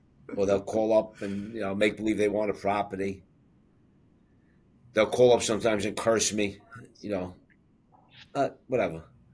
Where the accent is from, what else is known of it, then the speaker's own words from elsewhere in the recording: Manhattan, New York, United States; I'm originally from Manhattan, 12th Street and First Avenue in the East Village.